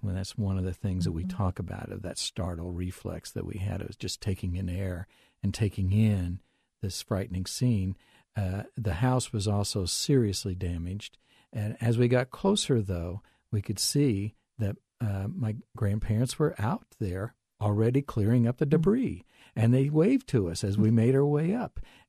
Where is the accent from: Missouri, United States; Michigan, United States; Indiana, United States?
Missouri, United States; St. Joseph; Well, I'm from St. Joseph, Missouri, and we are in the Tornado Alley right next to Kansas.